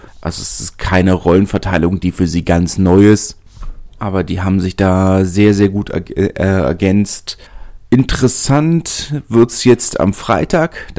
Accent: Berlin, Germany; als Berliner würde ich ja auch sagen, wir haben kein Derby mit Königs Wusterhausen.

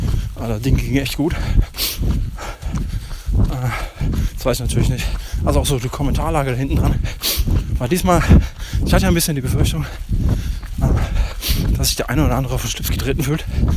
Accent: Karlsruhe, Baden-Württemberg, Germany; born there; now in Koblenz, Germany; Als gebürtiger Karlsruher, der am Rhein wohnt. Auch aktuell noch.

